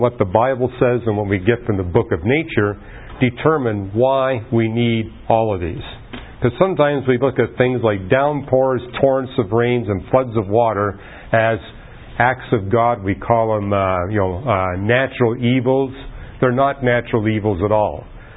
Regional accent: British Columbia, Canada; I've experienced that growing up in British Columbia

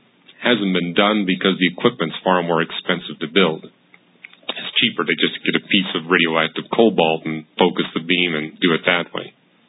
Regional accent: Canada; Well, I'm from Canada.

